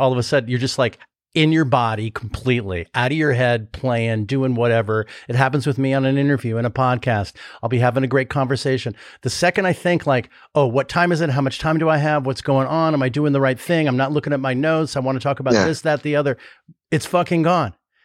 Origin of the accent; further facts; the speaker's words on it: Chicago, Illinois, United States; And before I forget to say, I'm from Chicago.